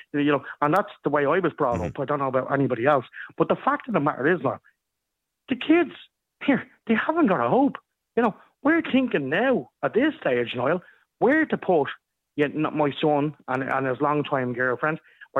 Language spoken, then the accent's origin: English; Ireland; I'll tell you what would make it better for us as the Irish population is to make more affordable homes, to stop taxing us to the hilt, to stop making our children leave this country because they can't afford a home.